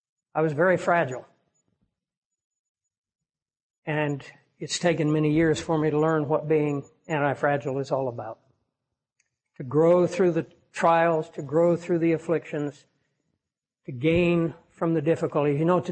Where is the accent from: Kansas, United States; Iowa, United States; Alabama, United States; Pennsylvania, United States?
Kansas, United States; I had gone to Sunday school class at a little church that was in our area where I grew up in the Flint Hills of Kansas